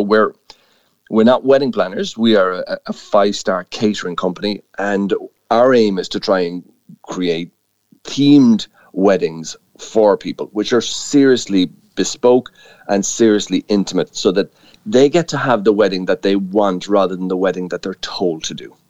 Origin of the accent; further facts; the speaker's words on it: Ireland; We are Irish. We are always local.